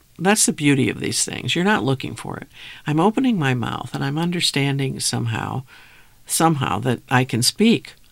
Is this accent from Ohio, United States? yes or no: no; Bronx, New York, United States; One friend, Tommy Negron, who I grew up with in the South Bronx, was a piano tuner